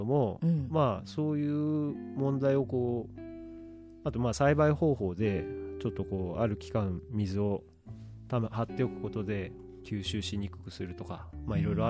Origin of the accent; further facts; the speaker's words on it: Akita, Japan; いや僕は秋田県出身。